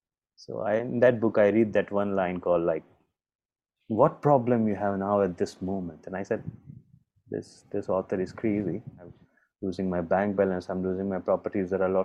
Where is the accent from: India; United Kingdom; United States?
India; also born or lived in Dubai / Singapore; now in Kuala Lumpur, Malaysia; Being an Indian, live my life in Dubai and Singapore, and right now I'm settled in KL, Malaysia.